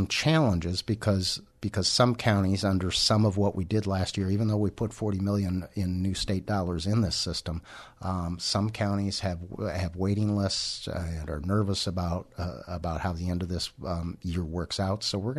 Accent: Council Bluffs, Iowa, United States; I come from a border community. I come from Council Bluffs, Iowa.

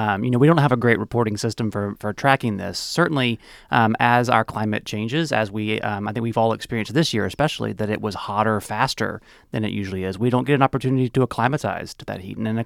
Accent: Mississippi, United States; I grew up in Mississippi.

